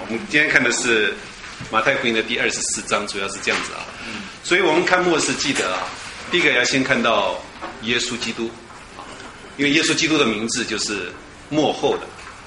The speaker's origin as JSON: {"language": "Chinese", "country": "China", "said": "可是我们中国人不会嘛，我们最忌讳讲到死，对不对？"}